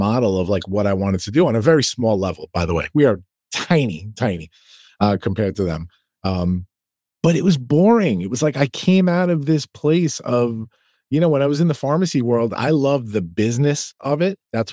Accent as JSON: {"language": "English", "region": "New York", "country": "United States", "said": "Yeah, I'm a New Yorker. So it is my God-given right to be an asshole too."}